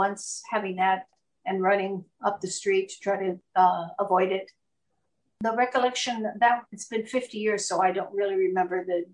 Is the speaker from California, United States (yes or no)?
yes; Los Angeles, California, United States; I felt discriminated against, but never in my hometown of Los Angeles or as I was going to college, junior college or state college or university, UC Berkeley or UC Davis.